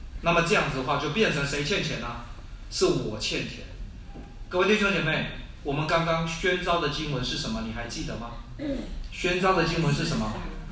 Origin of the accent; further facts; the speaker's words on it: China; now in Australia; 我跟你讲，犹太人跟我们中国人很像的一点